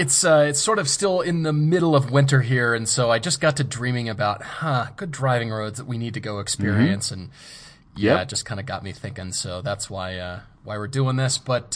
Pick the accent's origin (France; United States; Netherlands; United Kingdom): United States; Fort Collins, Colorado; I grew up in Fort Collins, so yeah, all the canyon roads